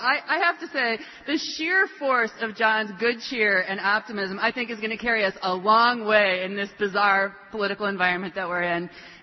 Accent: Wisconsin, United States; We figured, hey, it's for Wisconsin, it's a party, we're from Wisconsin, and we just walked on board.

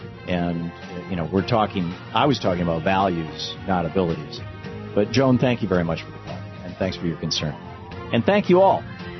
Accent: Michigan, United States; I grew up in Michigan, which is probably a lot colder than Petersburg, Tennessee.

